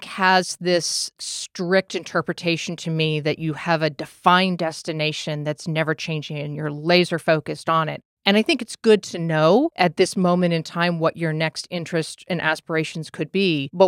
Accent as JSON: {"language": "English", "town": "Needham", "region": "Massachusetts", "country": "United States", "tie": "born or raised there", "said": "My hometown."}